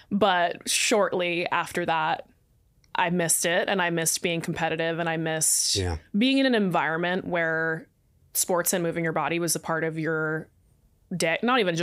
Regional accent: Boston, Massachusetts, United States; now in Austin, United States; I'm from Boston originally, small town outside of Boston. Born and raised.

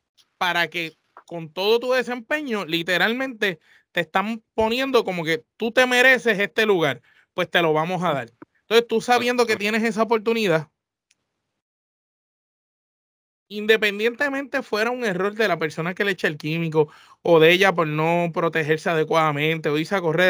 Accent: Puerto Rico; Como puertorriqueño, como fanático del deporte y como patriota, le duele verla llorar.

